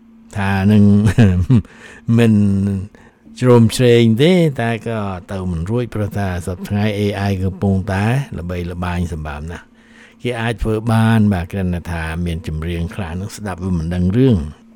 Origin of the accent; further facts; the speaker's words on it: Battambang, Cambodia; ខ្ញុំអ្នកបាត់ដំបងឮចម្រៀងនេះលោតដាក់ភ្លាម